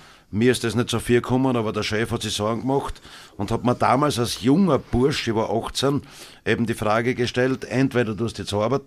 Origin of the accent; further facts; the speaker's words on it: Birkfeld, Styria, Austria; ich fühle mich in meiner Heimatgemeinde Birkfeld unglaublich wohl.